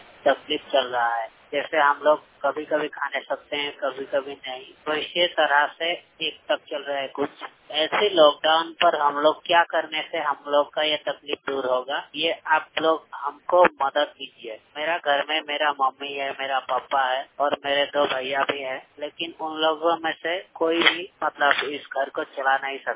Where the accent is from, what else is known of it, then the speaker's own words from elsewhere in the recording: Assam, India; और मैं असम का रहने वाला हूँ।